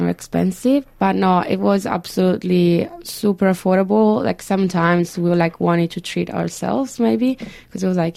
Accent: Italy; Look, it's fine. I'm from Italy.

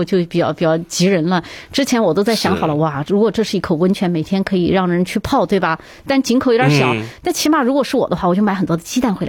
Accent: Mianyang, Sichuan, China; 嗯，接下来来看看我的家乡这条消息

